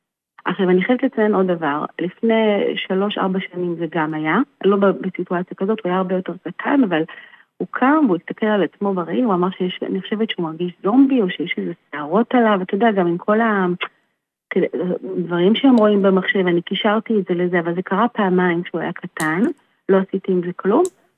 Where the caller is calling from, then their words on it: Central District, Israel; שלום לך, אנחנו מהמרכז